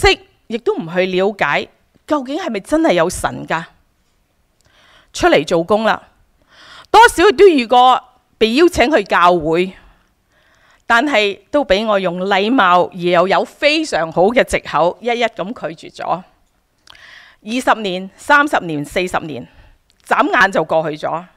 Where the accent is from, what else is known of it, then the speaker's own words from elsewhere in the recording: New Territories, Hong Kong; 我是在香港长大的，我在香港新界长大，住在农村。